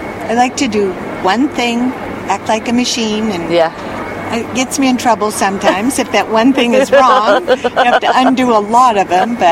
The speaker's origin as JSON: {"language": "English", "country": "Netherlands", "tie": "born or raised there", "said": "because I grew up in Holland and danced with, I didn't get to dance, but I saw the Dutch dancers."}